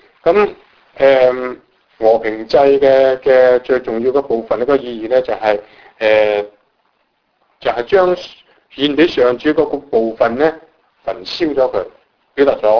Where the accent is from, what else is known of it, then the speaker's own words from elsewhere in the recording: China; 当然你不出声可能当默认，如果是我们中国人这样讲